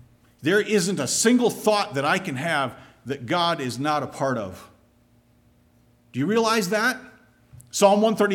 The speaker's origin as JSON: {"language": "English", "country": "United States", "said": "I'm an American. I'm all about independence. We celebrate Independence Day."}